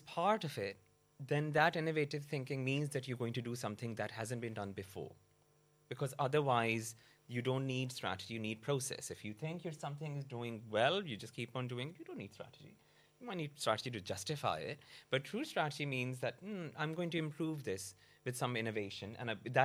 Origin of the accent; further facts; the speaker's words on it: Pakistan; moved away as an adult; now in London, United Kingdom; people know I'm originally from Pakistan. I was brought up there. I was doing my MBA here in London in the mid-2000s